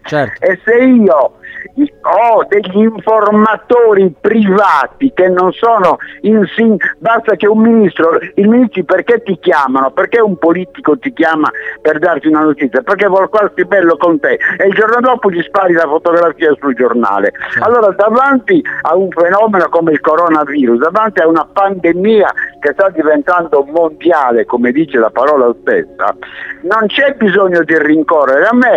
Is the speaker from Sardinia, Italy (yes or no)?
yes; Perdasdefogu, Sardinia, Italy; now in Cagliari, Italy; Io sono adesso a Perdas de Vogue perché è il mio paese, ci vengo stravolentieri, paese più bello del mondo